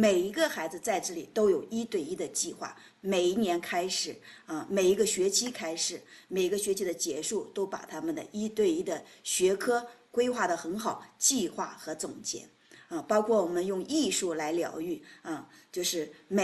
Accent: Shijiazhuang, Hebei, China; also born or lived in Hefei; 我成长，我生在这个安徽合肥，我长在河北石家庄

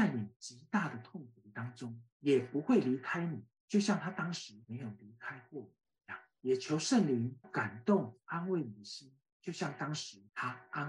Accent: United States; born there; Chinese is a second language; 我先说我是在美国出生的，所以我的中文不是特别好

